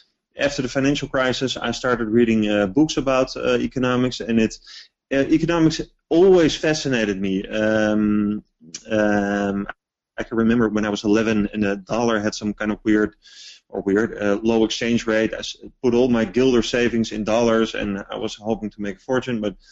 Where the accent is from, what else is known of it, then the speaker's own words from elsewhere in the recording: Amsterdam, North Holland, Netherlands; English is a second language; Yeah, I'm still from Amsterdam.